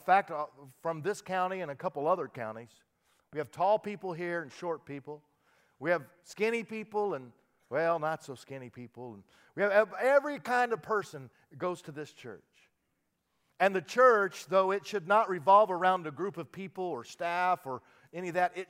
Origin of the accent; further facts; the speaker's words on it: Wichita, Kansas, United States; I grew up in Wichita, Kansas, and they call you a Wichitan.